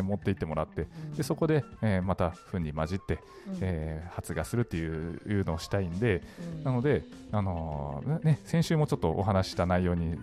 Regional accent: Nagasaki, Japan; 長崎県島原半島、ね、うん、出身なんですけど、まあ、そこではですね、あの自分が子どもの頃

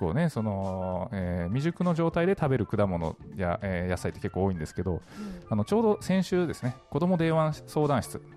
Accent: Nagasaki, Japan; 長崎県島原半島、ね、うん、出身なんですけど、まあ、そこではですね、あの自分が子どもの頃

